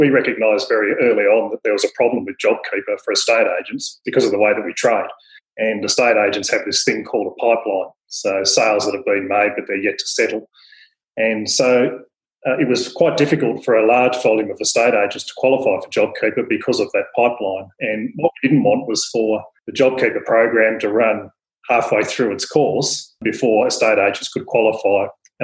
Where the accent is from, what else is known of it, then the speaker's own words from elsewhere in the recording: Tasmania, Australia; I'm stuck in my home state of Tasmania and I can't get out.